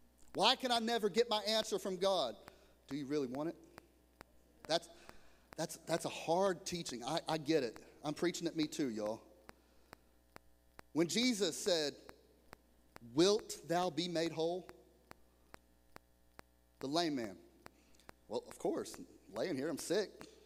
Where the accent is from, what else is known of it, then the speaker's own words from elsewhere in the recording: Texas, United States; See, kindred spirits, we're both from Texas. We get it. We drive the same.